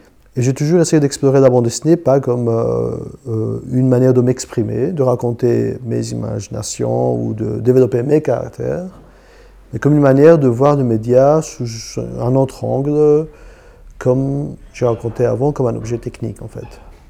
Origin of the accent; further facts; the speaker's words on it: Greece; French is a second language; Le fait que je n'ai pas été né en Belgique, ni en France, et que je viens de la Grèce, d'un pays où la tradition de bande dessinée est inexistante